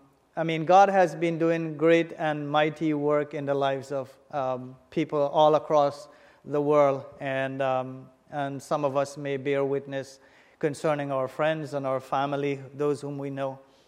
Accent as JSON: {"language": "English", "country": "Guyana", "said": "I am from Guyana."}